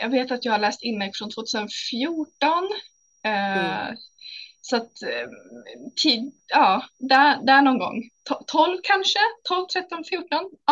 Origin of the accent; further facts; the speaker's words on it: Stockholm, Stockholm County, Sweden; now in Uppsala, Sweden; 32 år är jag. Och jag är från Stockholm från början. Men jag bor i Uppsala just nu tillsammans med min sambo och min son.